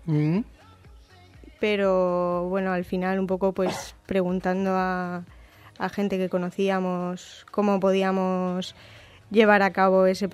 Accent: Benidorm, Valencian Community, Spain; soy de Benidorm, pero allí plantan fallas también.

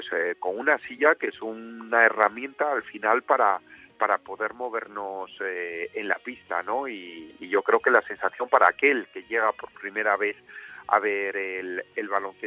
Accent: Asturias, Spain; Pues mira, yo soy natural de Asturias

